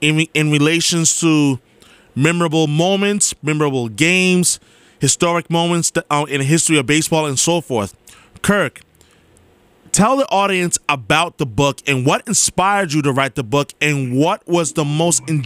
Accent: New York, United States; because I grew up in New York, like loving baseball broadcasters.

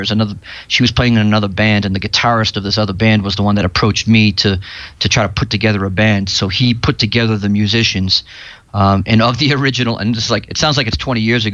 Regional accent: Chelsea, Massachusetts, United States; moved away as an adult; also born or lived in Boston / Medellin; now in Bogota, Colombia; I was born in Chelsea, lived in Boston pretty much my whole life now, and then I decided to move to Colombia about 9 years ago, and I've been here ever since. 5 years in Medellin, Colombia, and the last four here in Bogota.

